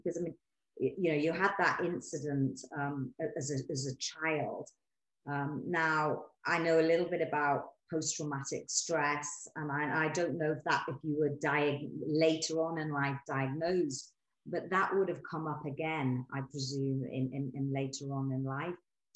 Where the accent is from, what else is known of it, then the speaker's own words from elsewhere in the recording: Newcastle, North East England, United Kingdom; I'm from Newcastle.